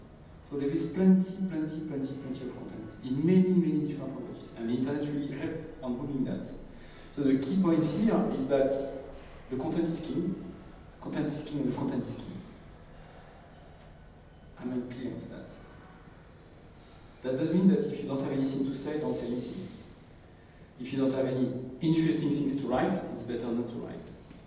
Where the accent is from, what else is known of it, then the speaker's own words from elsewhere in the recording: France; accent: French; English is a second language; So I say I'm French. You can guess it with my French accent. It may take a couple of time to accommodate to my accent, so I apologize for that.